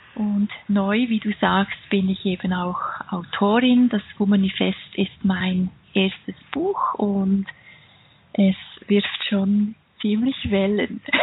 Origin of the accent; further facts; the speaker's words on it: Switzerland; wie ihr alle hört, ich bin Schweizerin, ich lebe mit meiner Familie in den Schweizer Alpen